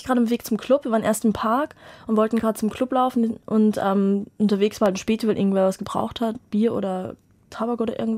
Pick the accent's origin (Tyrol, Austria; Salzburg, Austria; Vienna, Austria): Vienna, Austria; moved away as an adult; now in Berlin, Germany; ich bin eigentlich aus Wien, bin damit nach der Matura, also nach dem Abi, nach Berlin gezogen.